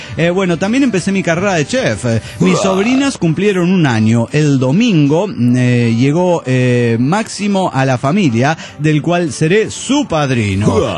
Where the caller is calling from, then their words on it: León, Guanajuato, Mexico; La semana pasada estuvo el rally en la ciudad.